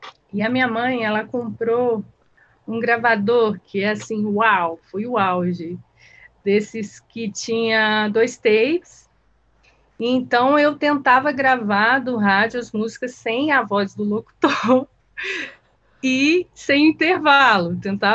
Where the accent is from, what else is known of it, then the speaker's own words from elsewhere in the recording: Araxá, Minas Gerais, Brazil; Bom, eu sou mineira, nasci em Araxá, interior de Minas. Bom, foi uma infância tranquila, de cidade pequena, sempre brincando na rua